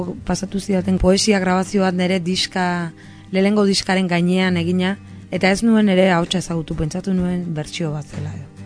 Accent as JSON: {"language": "Basque", "town": "Azkoitia", "region": "Basque Country", "country": "Spain", "tie": "born there", "said": "Eta bueno, Azkoitin jaio nitzen, orain dela 35 urte."}